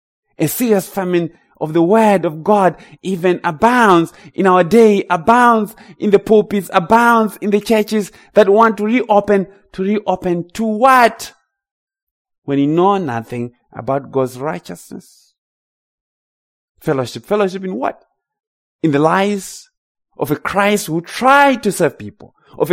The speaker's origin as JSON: {"language": "English", "country": "Zimbabwe", "tie": "born or raised there", "said": "And I can speak here as someone who comes from Zimbabwe, growing up in Zimbabwe."}